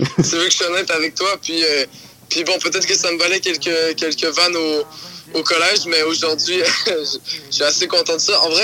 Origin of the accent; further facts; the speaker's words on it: Montreal, Quebec, Canada; puis moi je suis Montréalais